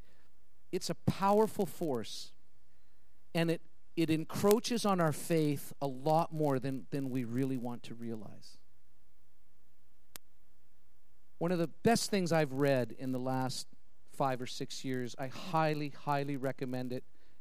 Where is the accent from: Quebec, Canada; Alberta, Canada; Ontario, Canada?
Alberta, Canada; Calgary; We're from Calgary, right?